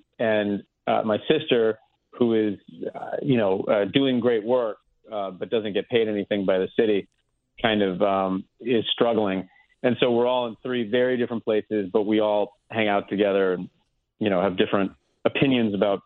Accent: Connecticut, United States; Well, I'm from Connecticut, so you should have said yes faster.

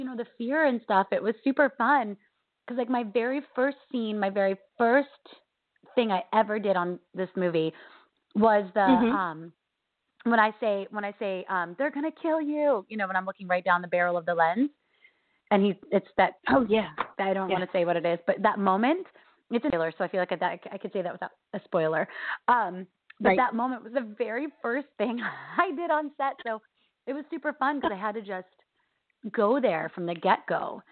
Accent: Virginia, United States; also born or lived in New York; I was made in New York, but I grew up in Virginia.

